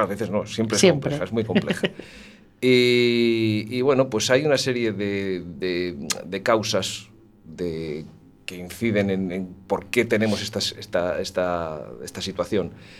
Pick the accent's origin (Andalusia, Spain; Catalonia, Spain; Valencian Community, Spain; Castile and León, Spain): Castile and León, Spain; León; also born or lived in Madrid; yo soy de León y entonces, pues, digo, bueno, para acercarme un poquito. Yo estaba ya un poquito cansado de estar en Madrid, estudié en Madrid, estuve años trabajando en Madrid